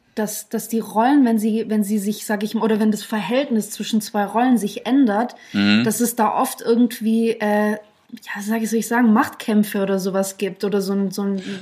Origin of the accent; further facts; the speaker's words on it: Germany; eine Frau, die auf die 30 zugeht, ich bin Texterin und Autorin, ich bin Deutsche, habe russische Wurzeln.